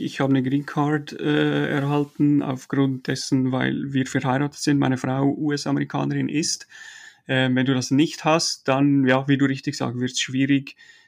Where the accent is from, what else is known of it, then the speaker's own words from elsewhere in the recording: Switzerland; now in Foxborough, United States; Man hört es wahrscheinlich ziemlich gut. Bin ursprünglich aus der Schweiz. Versuche meinen Dialekt ein bisschen zu verstecken. Klappt manchmal besser, manchmal schlechter.